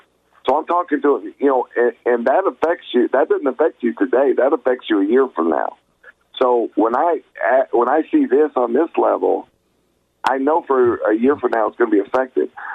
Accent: Georgia, United States; I grew up in Georgia, so I'm fairly familiar with Alabama.

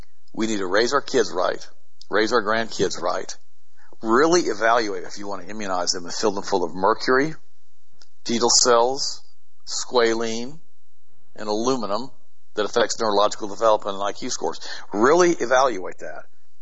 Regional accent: Canada; Because I'm not German, I'm Canadian.

